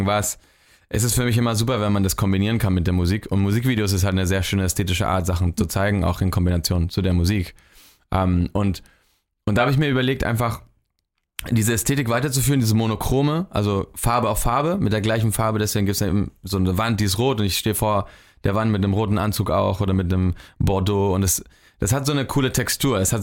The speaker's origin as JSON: {"language": "German", "town": "Barcelona", "region": "Catalonia", "country": "Spain", "tie": "born or raised there", "said": "also ich bin halt in Barcelona aufgewachsen und mein Sommer von früher, dieses Gefühl von, weißt du, Heimat und so, ist halt dort in der Küste"}